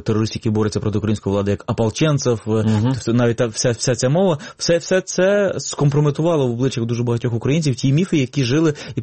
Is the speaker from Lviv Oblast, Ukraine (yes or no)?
yes; Lviv, Lviv Oblast, Ukraine; Я зростав у Львові, очевидно, що це все відбувалося в мене на очах